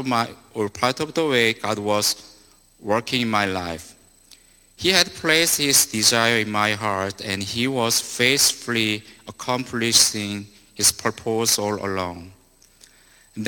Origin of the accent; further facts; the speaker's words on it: South Korea; English is a second language; I'm from South Korea, and Korea is a small country.